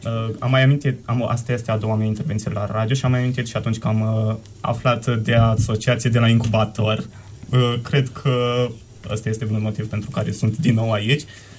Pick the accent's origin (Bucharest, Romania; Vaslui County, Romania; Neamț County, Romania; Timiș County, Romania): Neamț County, Romania; Stănița; Eu vin din Stănița, județul Neamț, un satuc la graniță cu județul Iași și